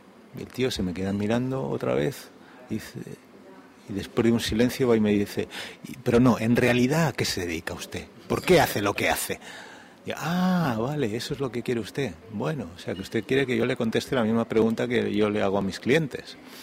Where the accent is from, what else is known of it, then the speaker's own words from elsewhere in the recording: Madrid, Community of Madrid, Spain; born there; moved away as an adult; also born or lived in Sweden; No, yo nací en Madrid, pero me fui a los 21 años, me fui a Suecia con billete de ida y 25.000 pesetas de las de entonces en el bolsillo, o sea que yo ya sabía que iba para quedarme. Y sí, ahí me quedé 32 años